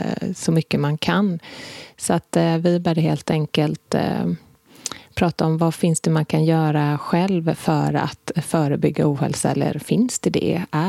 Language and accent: Swedish; Gothenburg, Västra Götaland County, Sweden; accent: Gothenburg dialect; Vi känner varandra från ungdomsåren i Göteborg. Vi är båda göteborgare, som du säkert hör på vår dialekt.